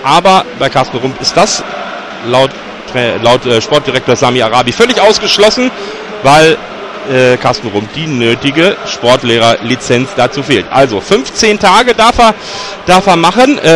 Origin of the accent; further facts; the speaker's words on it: West Germany, Germany; einem Sportler, der für uns als Westdeutsche nur den ganz Fachleuten bekannt ist.